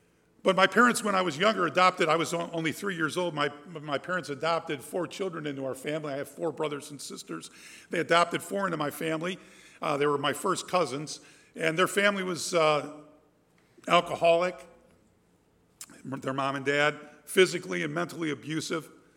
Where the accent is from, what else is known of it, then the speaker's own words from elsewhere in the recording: Chicago, Illinois, United States; 1952, I was born in Chicago. That's where I'm from, my wife also.